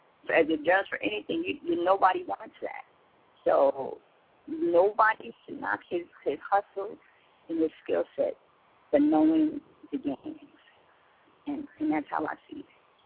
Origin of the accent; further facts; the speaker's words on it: New York City, New York, United States; So real fighters, I'm from Harlem, the street of Harlem.